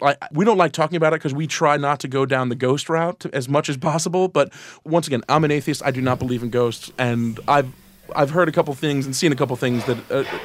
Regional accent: New York, United States; I'm a New Yorker my whole life.

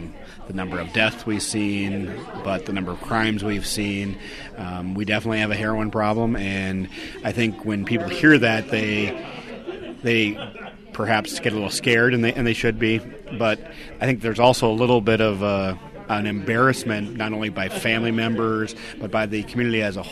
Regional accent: Marinette, Wisconsin, United States; I'm from Marinette, population 10,000.

